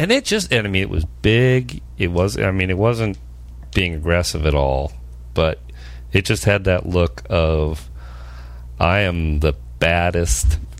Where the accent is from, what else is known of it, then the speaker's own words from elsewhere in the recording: California, United States; I mean, I grew up in California in the Pacific Ocean